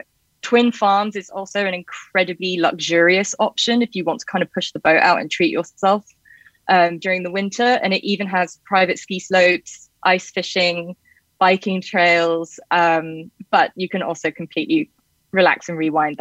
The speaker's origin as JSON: {"language": "English", "region": "England", "country": "United Kingdom", "moved": "yes", "lives_now": "United States", "said": "as an English person who lives in the US"}